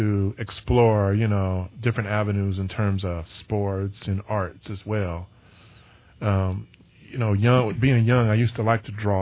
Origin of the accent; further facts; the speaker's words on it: Richmond, California, United States; I was born and raised in Richmond, California